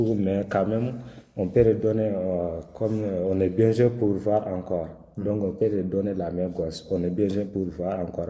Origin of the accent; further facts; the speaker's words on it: Mali; je suis malien.